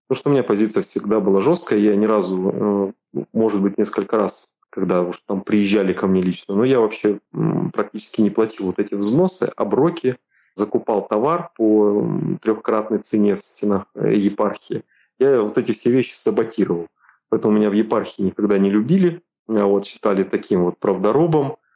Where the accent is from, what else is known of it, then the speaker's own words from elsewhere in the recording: Chelyabinsk Oblast, Russia; also born or lived in Bashkortostan; я служил в Башкирии, сам я родом с Челябинской области, ушел в свой родной город